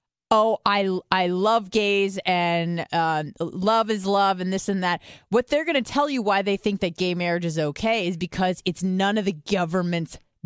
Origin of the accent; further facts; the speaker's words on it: California, United States; which a lot of them were because, hello, I'm from California, then they send you to a liberal school.